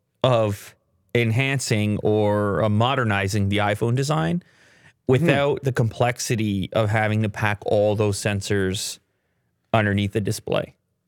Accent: Canada; So I'm super Canadian this episode.

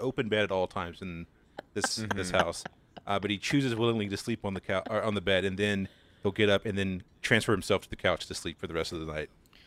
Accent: the South, United States; accent: Southern; I can relate when that's definitely me trying to get rid of my Southern accent.

